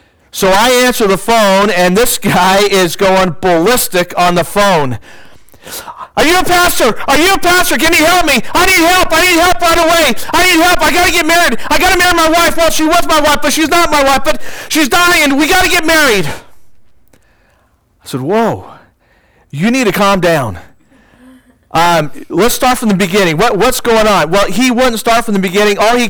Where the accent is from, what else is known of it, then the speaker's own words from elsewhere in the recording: Needville, Texas, United States; But yes, I'm from Needville, Texas.